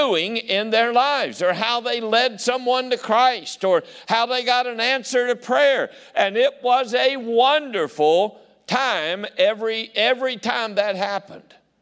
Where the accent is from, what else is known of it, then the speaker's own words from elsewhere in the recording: West Virginia, United States; I mean, I grew up down in West Virginia and they testify all the time.